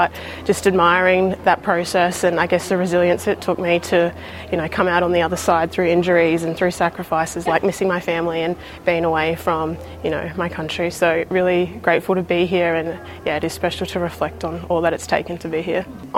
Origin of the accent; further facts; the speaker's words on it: Darwin, Northern Territory, Australia; I'm from Darwin.